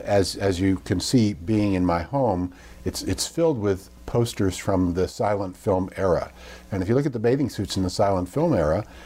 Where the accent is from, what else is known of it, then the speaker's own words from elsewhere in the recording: Miami, Florida, United States; I grew up in Miami, Florida, which was a rather bizarre place for anybody to grow up. It's still bizarre.